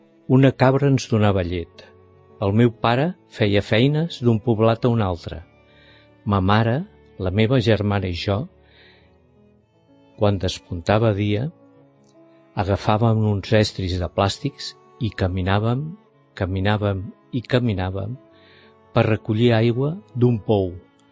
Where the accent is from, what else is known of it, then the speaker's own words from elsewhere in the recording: Badia del Vallès, Catalonia, Spain; sóc de Badia del Vallès